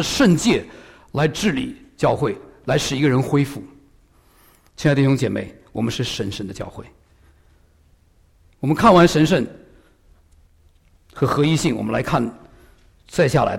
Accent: China; 华人教会的使命，第一个就是向我们自己的同胞传福音，我们是中国人

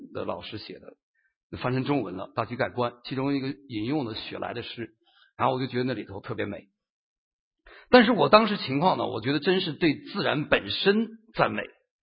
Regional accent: Lanzhou, Gansu, China; 因为我家乡在甘肃兰州哈

